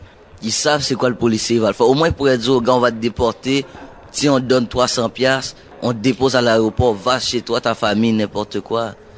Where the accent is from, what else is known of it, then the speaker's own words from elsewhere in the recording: Canada; Moi, je suis Canadien. J'ai dit, je suis Canadien, je suis pas habitué.